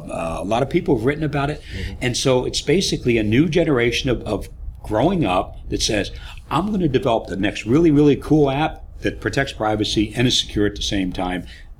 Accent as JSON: {"language": "English", "region": "Washington", "country": "United States", "tie": "born or raised there", "said": "probably going from the real Washington, my home state, probably across to Oregon"}